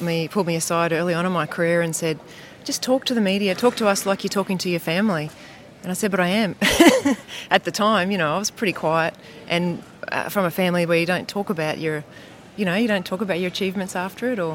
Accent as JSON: {"language": "English", "town": "Brisbane", "region": "Queensland", "country": "Australia", "tie": "born or raised there", "also_born_or_lived": "Mackay", "said": "Yeah, well, I actually moved to Brisbane when I was about one, but how did I get into it? Everyone does swimming in Queensland, pretty much."}